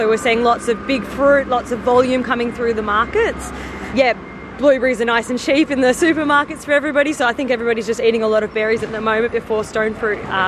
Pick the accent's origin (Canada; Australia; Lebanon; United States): Australia; Broome, Western Australia; particularly in WA. Like, I grew up in Broome.